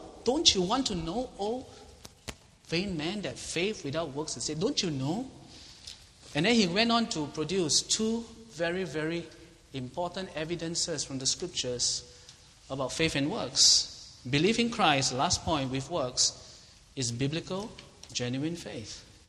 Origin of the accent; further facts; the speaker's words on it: Singapore; Why? Because I'm a Singaporean. I'm thankful for our president.